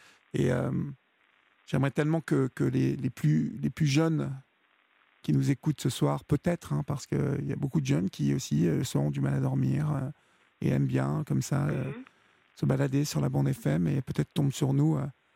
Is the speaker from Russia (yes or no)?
no; Évreux, Normandy, France; je suis normand. C'est pour ça que je vous ai dit Évreux tout à l'heure. Mais je suis né dans une petite ville de province et j'ai su aussi, moi, petit bouseux d'Évreux